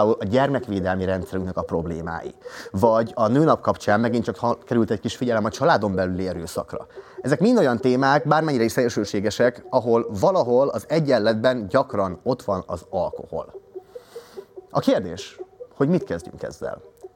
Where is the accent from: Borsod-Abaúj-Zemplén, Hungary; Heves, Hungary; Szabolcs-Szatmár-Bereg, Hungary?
Borsod-Abaúj-Zemplén, Hungary; Miskolc; Én is úgy szocializálódtam otthon Miskolcon